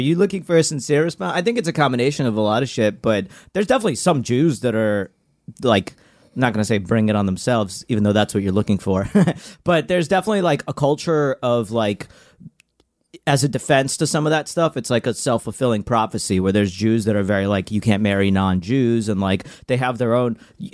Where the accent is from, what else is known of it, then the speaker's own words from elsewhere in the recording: Ukraine; I'm from Ukraine.